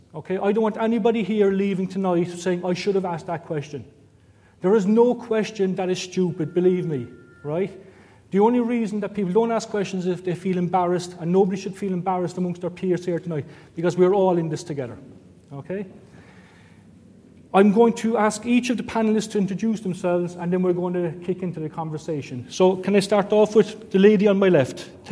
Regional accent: Cork, Munster, Ireland; I will try and speak very slowly because I'm from Cork

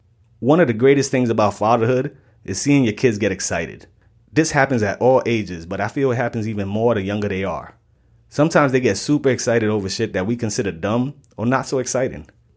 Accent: New York City, New York, United States; I'm from the South Bronx, and how I dad? Well, that might not be the same as someone from the suburbs of Wisconsin

